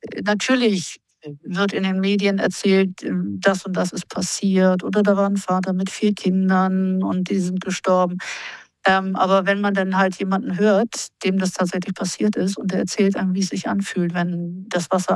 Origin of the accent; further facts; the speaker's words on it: Hamburg, Germany; ich bin ja gebürtige Hamburgerin und meine Großeltern haben immer über die Sturmflut geredet